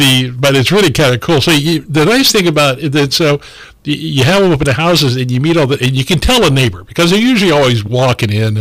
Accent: Guerneville, California, United States; I was raised in Guerneville, as many of you know

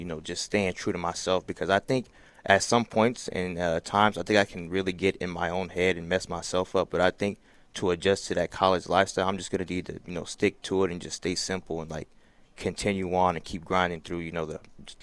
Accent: Madera, California, United States; So I thought, why not stay in my hometown, play from my home high school, and just stay true to my friends, family, and the community in Madera.

